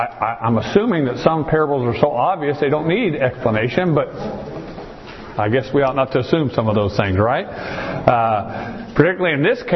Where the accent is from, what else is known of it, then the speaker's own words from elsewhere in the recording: Chandler, Arizona, United States; You know, when I grew up in Arizona, we never saw gravel yards like you see today. We never saw crushed granite yard. Everything was green. But we grew up in Chandler